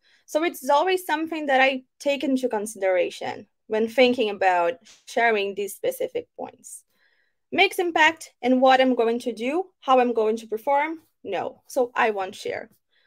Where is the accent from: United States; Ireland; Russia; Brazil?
Brazil; and also I'm from Brazil, so I know that some candidates, specifically from my country, they tend to share.